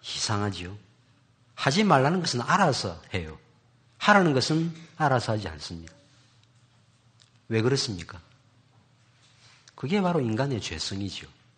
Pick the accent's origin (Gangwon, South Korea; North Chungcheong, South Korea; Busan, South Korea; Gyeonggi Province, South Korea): Busan, South Korea; born there; now in Seoul, South Korea; 이북에서 월남에서 부산에 정착했고 부산에서 저희 어머니를 만났기 때문에 제가 부산에서 태어났습니다. 저도 서울에서 오래 살았거든요. 오래 산 건 아닙니다. 서울에 산 3년 살았거든요. 어릴 때. 그리고 만 28살에 올라왔는데 그때부터 지금까지 살고 있지만